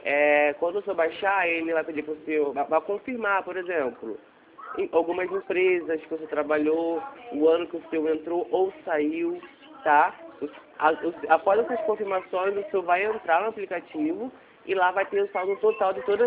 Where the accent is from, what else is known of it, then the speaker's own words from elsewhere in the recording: Rio de Janeiro, Brazil; Eu sou aqui do Rio de Janeiro.